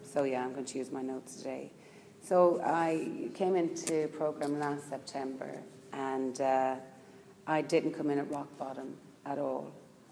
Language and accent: English; Ireland; Growing up in Ireland, pretty much everyone is Catholic